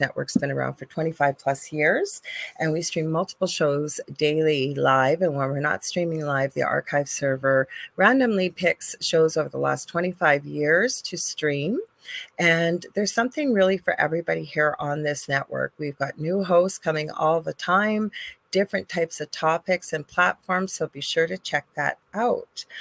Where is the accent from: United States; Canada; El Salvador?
Canada; I am a Canadian psychic medium